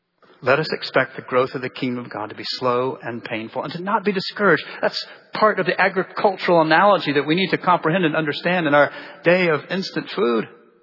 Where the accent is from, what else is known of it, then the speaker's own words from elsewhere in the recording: Jacksonville, Florida, United States; I grew up in Florida in Jacksonville, and we would do deep sea fishing.